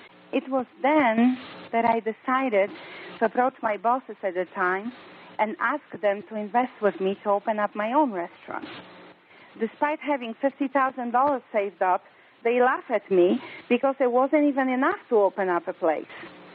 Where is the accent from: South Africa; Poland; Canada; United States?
Poland; moved away; When I came to this country from Poland years ago, I didn't have much.